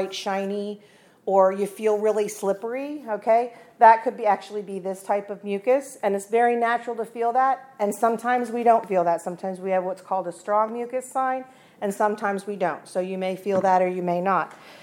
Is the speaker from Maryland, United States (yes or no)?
no; South Carolina, United States; So I'm from South Carolina, but I'm assuming in the fall here, your trees lose the leaves, right?